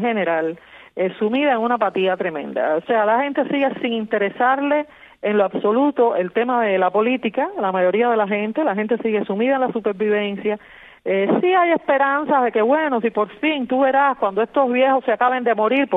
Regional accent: Cuba; yo soy cubano para unas cosas y para otras, ¿no?

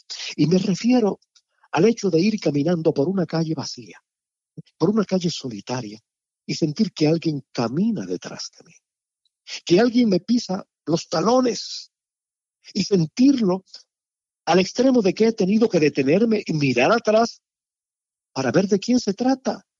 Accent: Palma Soriano, Santiago de Cuba, Cuba; me devuelven a mi infancia en Palma Soriano

